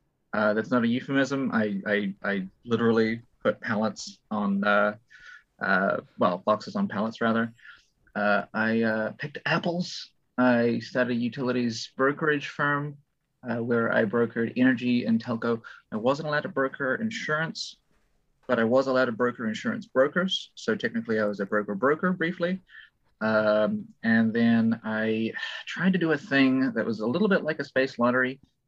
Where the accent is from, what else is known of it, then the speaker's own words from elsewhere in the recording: New Zealand; also born or lived in Australia / Japan; now in United States; I have lived here in America for about 10 years, although originally I'm from New Zealand by way of Australia and Japan for 2.5 a year, respectively.